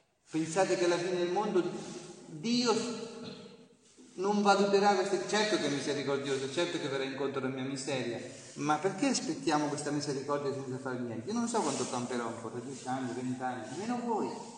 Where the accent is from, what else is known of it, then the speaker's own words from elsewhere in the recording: Tolentino, Marche, Italy; vengo da Tolentino, lì nelle Marche, dove c'è il terremoto.